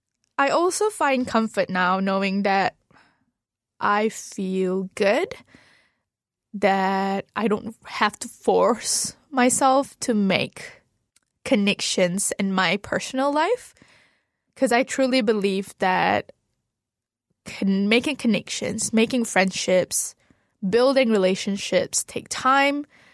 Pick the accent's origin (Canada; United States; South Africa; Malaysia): Malaysia; I never saw myself as Malaysian first or Muslim first